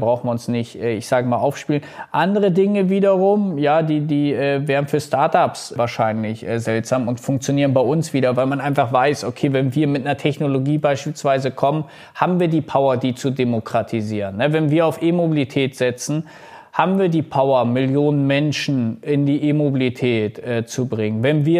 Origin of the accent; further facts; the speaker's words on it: Wolfsburg, Lower Saxony, Germany; Bin gebürtiger Wolfsburger